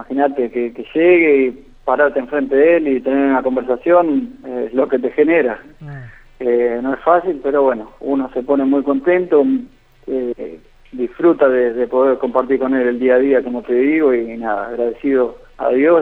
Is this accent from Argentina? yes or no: yes; Argentina; Sí, somos cinco argentinos.